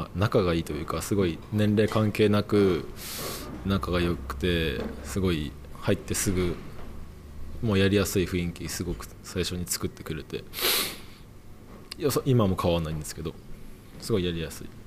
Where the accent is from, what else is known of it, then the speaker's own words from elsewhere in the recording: Tokyo, Japan; also born or lived in Gunma; 出身地は東京都です。